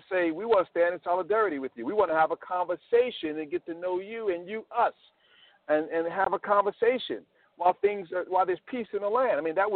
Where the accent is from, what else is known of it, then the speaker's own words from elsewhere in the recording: New York, United States; now in Washington, D.C. area, United States; I'm a New Yorker. I live here in the D.C. area, but I grew up in Jamaica, Queens, New York.